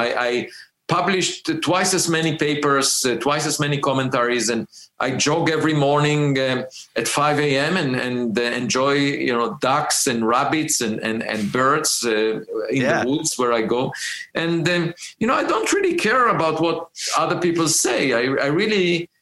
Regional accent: Israel; English is a second language; I grew up in Israel, and there is an obligatory military service

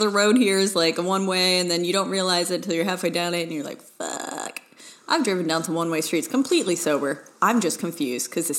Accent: Houston, Texas, United States; I remember I would get done with shows because I'm from the Houston area originally.

